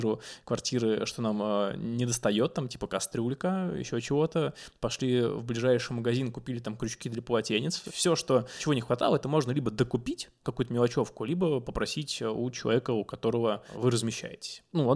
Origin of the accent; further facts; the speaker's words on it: Pskov, Pskov Oblast, Russia; born there; also born or lived in Moscow; В Пскове. Да, но я с Москвы уехал в мае 2021 года.